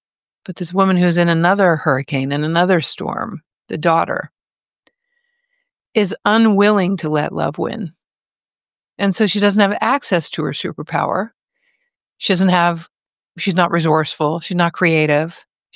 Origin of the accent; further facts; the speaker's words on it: Asheville, North Carolina, United States; Even the airport extended my car for no charge when I told them I was from Asheville.